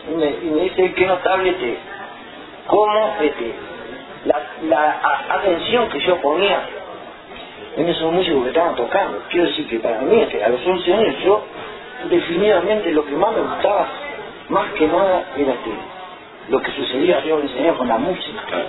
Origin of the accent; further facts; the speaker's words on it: Uruguay; me dice, no, pues vos de dónde sos, me dice, ¿viste? Y digo, no, vengo del Uruguay